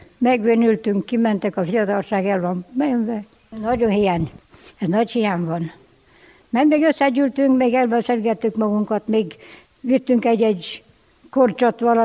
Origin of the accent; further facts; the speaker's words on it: Pusztakamarás, Cluj County, Romania; Jártunk minden vasárnap, mert Pusztakamaráson születtem, ódavalosi vagyok, és minden vasárnap szoktunk menni rendesen a templomba.